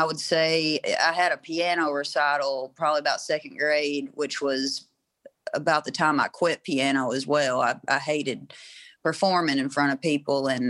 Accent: Hickman, Kentucky, United States; also born or lived in Western Tennessee; now in Murray, United States; Well, I was born in Western Tennessee, but yeah, raised in Kentucky. Originally, I'm from a little river town called Hickman, Kentucky, that's on the Mississippi River, and it's the most western tip, but currently I reside in Murray, Kentucky.

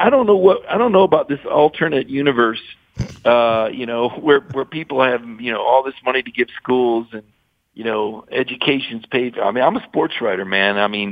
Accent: Midwest, United States; and I grew up in the Midwest, and obviously there's a lot of pro sports teams in Michigan, Ohio, Indiana, Illinois, Wisconsin.

